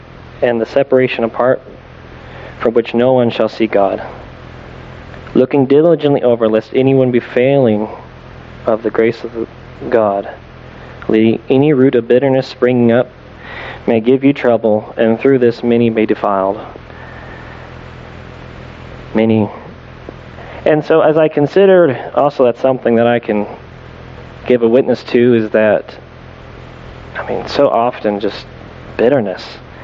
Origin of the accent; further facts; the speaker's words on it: Texas, United States; I'm from Texas.